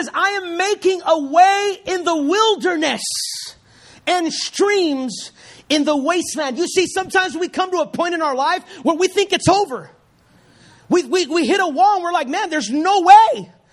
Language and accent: English; Puerto Rico; I grew up in Puerto Rico, so I may talk a little bit faster than what you might be used